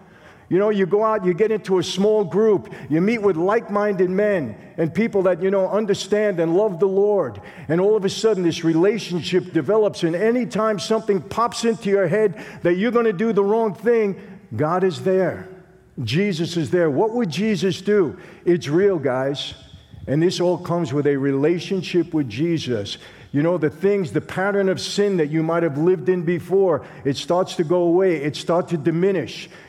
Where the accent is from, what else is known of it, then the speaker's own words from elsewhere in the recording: Brooklyn, New York, United States; also born or lived in Long Island; when I'm a kid growing up in Brooklyn, later on Long Island